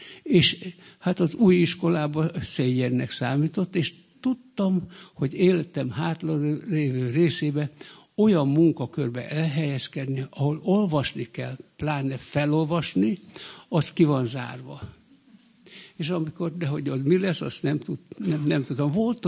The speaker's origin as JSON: {"language": "Hungarian", "town": "Kondoros", "region": "Békés", "country": "Hungary", "tie": "born there", "said": "Tehát 38-ban születtem Kondoroson, ahol édesapám evangélikus lelkész volt."}